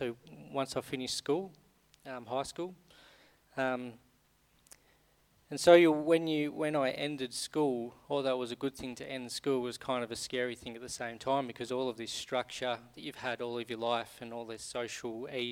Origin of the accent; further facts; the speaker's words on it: Gisborne, New Zealand; I was born in Gisborne, lived in Gisborne all of my life.